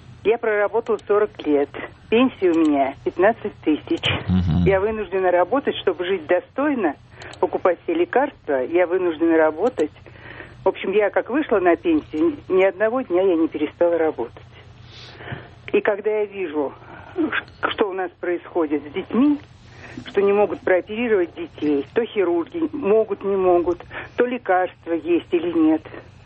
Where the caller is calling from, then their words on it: Moscow, Russia; Я звоню из Москвы.